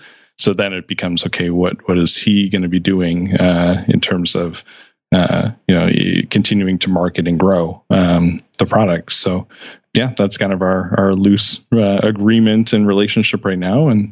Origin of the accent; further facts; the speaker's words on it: Canada; he's in the Asian country, I'm in Canadian.